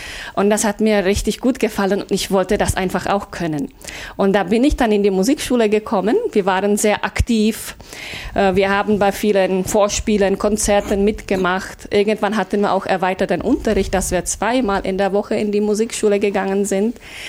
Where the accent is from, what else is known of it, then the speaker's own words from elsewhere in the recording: Polička, Pardubice Region, Czechia; German is a second language; Ja, also ich komme aus Tschechien, aus einer kleinen Stadt Polička. Polička liegt in Ostböhmen und ist durch den Komponisten Bohuslav Martinů bekannt.